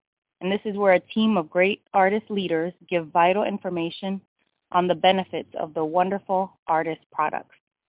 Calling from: Snellville, Georgia, United States; I'm calling from Snellville, Georgia.

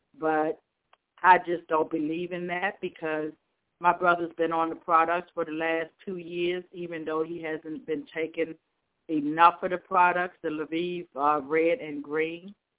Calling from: Clinton, Maryland, United States; I'm from Clinton, Maryland.

